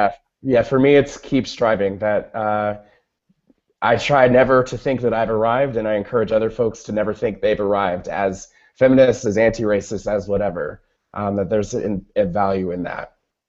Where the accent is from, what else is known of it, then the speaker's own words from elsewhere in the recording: Texas, United States; I grew up in Texas, I don't get New York